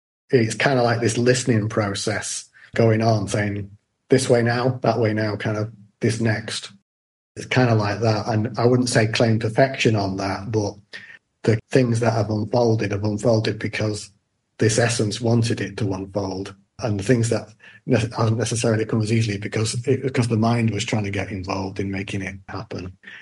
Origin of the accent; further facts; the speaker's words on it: Manchester, North West England, United Kingdom; I was doing this talk in my hometown in Manchester